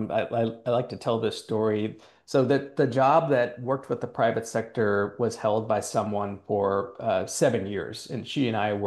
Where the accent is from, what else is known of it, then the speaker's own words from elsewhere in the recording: District of Columbia, United States; I grew up in that space. So I'm from the Washington, D.C. area, and my father had been in the U.S. Air Force.